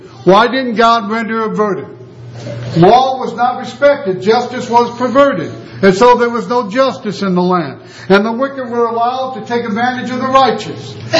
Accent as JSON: {"language": "English", "country": "United States", "said": "I am so thankful and honored that I'm an American citizen"}